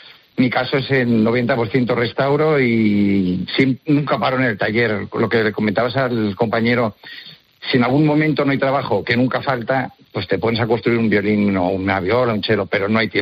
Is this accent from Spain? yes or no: yes; Salamanca, Castile and León, Spain; now in Valencia, Spain; no soy valenciano, soy salmantino.